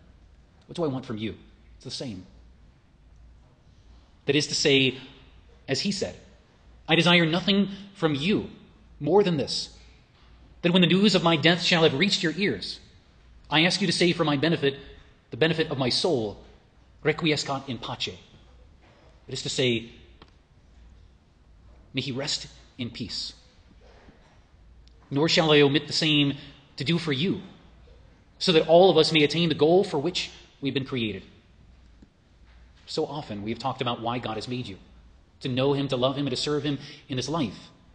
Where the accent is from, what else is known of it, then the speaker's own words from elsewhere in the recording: Albuquerque, New Mexico, United States; when I grew up in Albuquerque going to the Protestant school